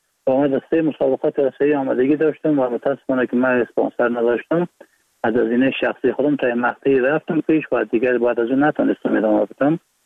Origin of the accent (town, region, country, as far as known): Baghlan, Afghanistan; also born or lived in Iran